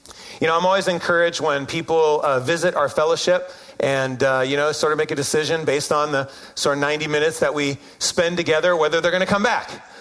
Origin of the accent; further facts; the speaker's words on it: New York, United States; accent: Syracusan, upstate New York; My accent was Syracusan, upstate New York, long vowel accent.